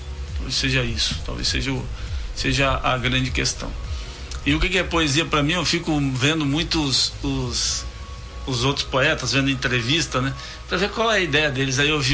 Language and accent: Portuguese; São Mateus, Espírito Santo, Brazil; now in Uruguaiana, Brazil; sou capixaba de São Mateus, uma cidade que fica a 67 quilômetros da divisa com a Bahia, extremo norte do Espírito Santo. Uma cidade bem importante na região.